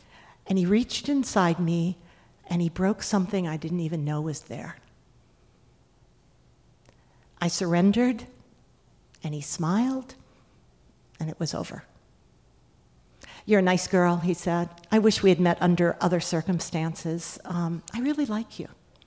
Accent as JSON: {"language": "English", "region": "the South", "country": "United States", "tie": "born or raised there", "said": "I grew up in the South where the light does not change very much."}